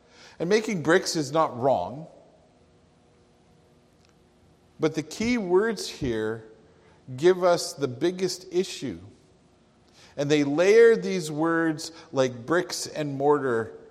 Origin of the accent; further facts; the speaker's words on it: Calgary, Alberta, Canada; I remember growing up in Calgary.